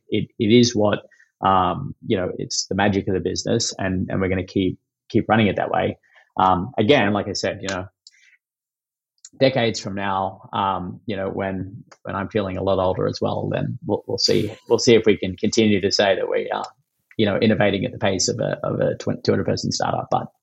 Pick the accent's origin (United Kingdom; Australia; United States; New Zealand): Australia; as an Australian male, I'm a pretty blunt, straight up kind of thick-skinned, you know, guy